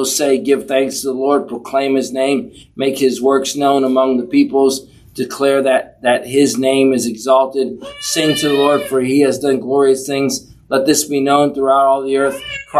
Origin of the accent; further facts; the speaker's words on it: West Virginia, United States; also born or lived in Massachusetts; The first house we lived in West Virginia, when we moved from Massachusetts to West Virginia, they had no running drinking water.